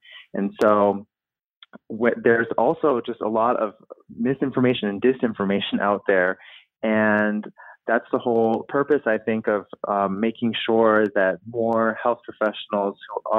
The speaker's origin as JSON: {"language": "English", "country": "Taiwan", "tie": "born or raised there", "said": "I spent part of my life growing up in Taiwan"}